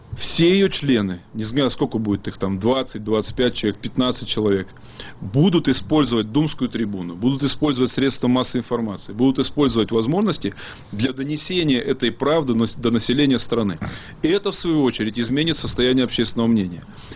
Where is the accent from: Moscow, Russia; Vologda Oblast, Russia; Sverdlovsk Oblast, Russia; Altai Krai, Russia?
Altai Krai, Russia; Что вы с Карелии, я с Алтая, мы не москвичи.